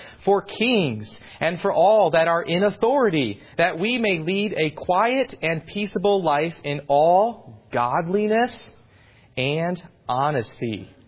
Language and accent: English; United States; And I can proudly tell everyone that I come across that I'm from America